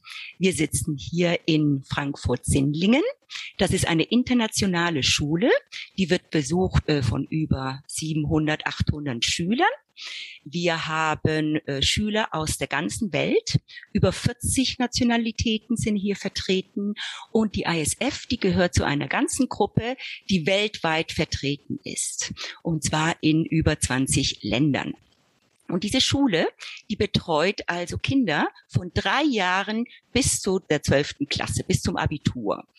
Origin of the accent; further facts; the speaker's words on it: Argentina; German is a second language; now in Germany; Ich bin dann in Argentinien geboren, dort aufgewachsen und habe dann eben eine Ausbildung als zweisprachige Erzieherin gemacht, in Spanisch und Deutsch, mit Schwerpunkt Deutsch als Muttersprache.